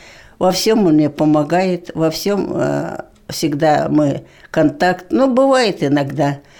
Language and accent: Russian; Russia; Хоть он, я русская, он чуваш, но я не жалею, что я вышла за него замуж.